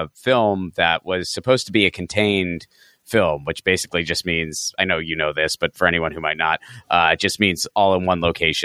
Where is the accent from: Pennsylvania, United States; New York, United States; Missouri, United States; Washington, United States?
Pennsylvania, United States; Pittsburgh; And this was when I was still living in Pittsburgh, my hometown.